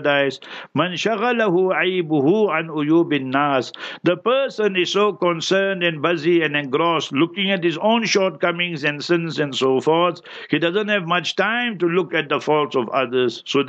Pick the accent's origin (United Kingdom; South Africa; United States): South Africa; but you South African, I'm South African